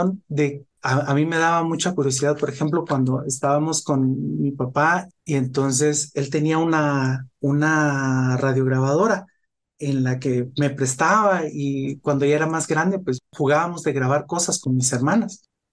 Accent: Guatemala; moved away; cuando yo salí de Guatemala, en mi casa se quedaron libros y cosas y todo

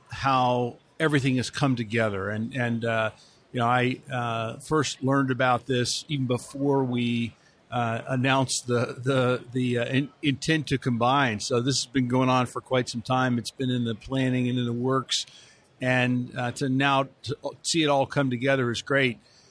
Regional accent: Houston, Texas, United States; My hometown of Houston, Texas.

